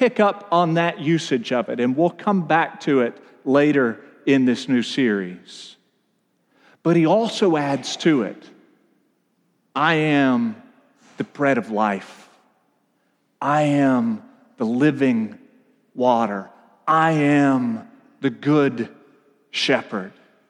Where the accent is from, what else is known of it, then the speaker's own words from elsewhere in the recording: Texas, United States; moved away; I am an Arkansan and have been for 13 years, but I am also a Texan. I was born and raised there. Don't hate me because of that.